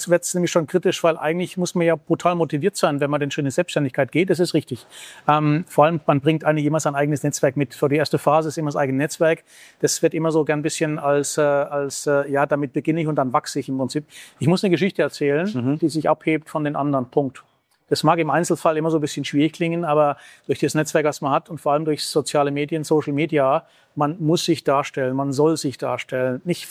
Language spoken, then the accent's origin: German; Baden-Württemberg, Germany; in Baden groß geworden